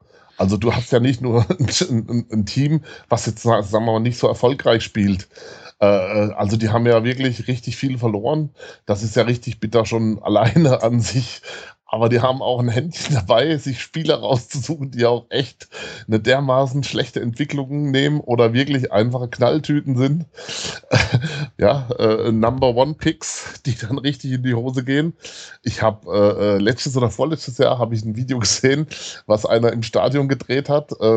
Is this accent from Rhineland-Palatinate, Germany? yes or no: yes; Rhineland-Palatinate, Germany; ich bin Lautern-Fan, ich komme aus der Region.